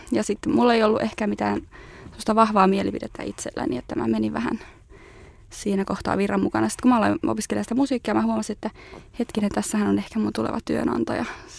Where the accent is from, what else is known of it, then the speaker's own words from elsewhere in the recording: Kangasala, Pirkanmaa, Finland; Kangasalta mä oon kotoisin